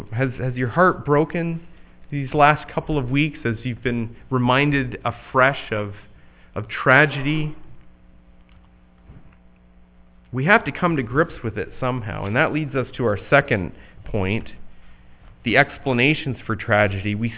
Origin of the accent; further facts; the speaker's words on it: Canada; I was back home in Canada.